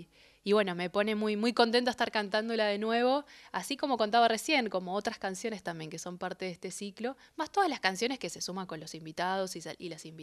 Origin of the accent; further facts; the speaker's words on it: Rafaela, Santa Fe, Argentina; Cuando yo ya estaba estudiando música en mi ciudad, yo soy de Rafaela, provincia de Santa Fe, tenía 14 años